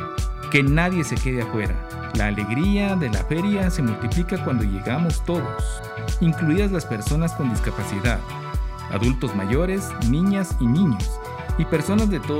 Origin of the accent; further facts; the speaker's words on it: Guatemala; esas tradiciones que nos identifican como guatemaltecos